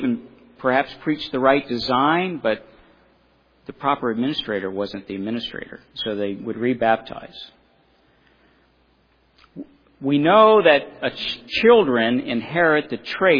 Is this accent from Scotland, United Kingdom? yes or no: yes; Scotland, United Kingdom; For instance, I'm from Scotland.